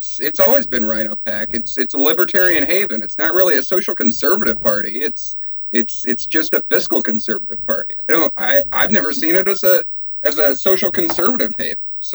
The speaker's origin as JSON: {"language": "English", "region": "Indiana", "country": "United States", "said": "I'm from Northwest Indiana. I'm from the region, liberal Chicagoland."}